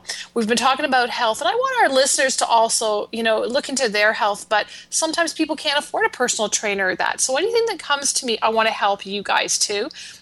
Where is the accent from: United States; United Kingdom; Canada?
Canada; I'm Canadian, and we say Zed here in Canada.